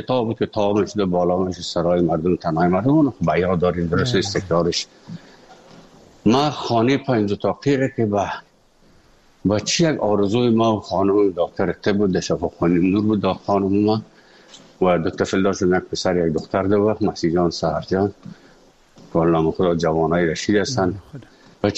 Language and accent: Persian; Afghanistan; also born or lived in Moscow; از افغانستان برآمدیم آمدیم سه مسکو